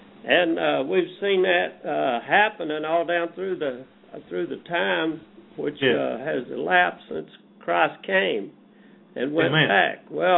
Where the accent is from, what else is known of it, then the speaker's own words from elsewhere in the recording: Ohio, United States; We're from Ohio up here, and of course you know us